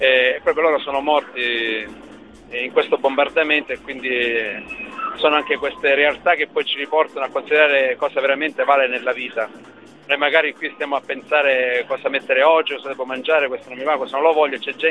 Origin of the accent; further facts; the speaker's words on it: Sicily, Italy